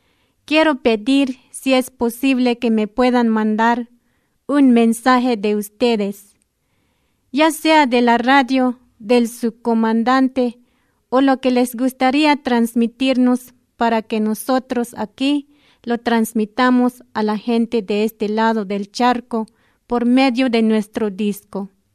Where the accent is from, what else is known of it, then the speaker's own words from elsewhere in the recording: Mexico; now in Barcelona, Spain; Los saludo desde Barcelona. … Soy mexicano